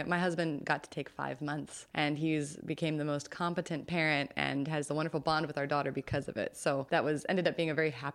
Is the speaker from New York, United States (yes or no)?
no; California, United States; as a Californian, you know, we deal with smog, et cetera.